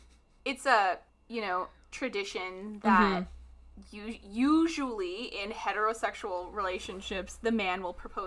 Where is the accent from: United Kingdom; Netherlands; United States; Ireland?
Ireland; Yeah, because I'm Irish.